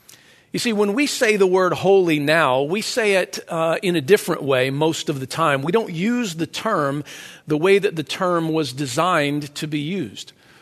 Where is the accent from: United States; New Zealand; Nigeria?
United States; Georgia; Growing up in Georgia, my neighborhood had a wooded creek that was nearby.